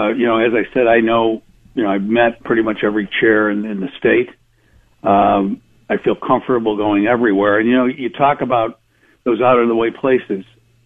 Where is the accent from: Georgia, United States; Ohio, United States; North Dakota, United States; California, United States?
Ohio, United States; Parma; when I was growing up in Parma, we didn't have one Republican.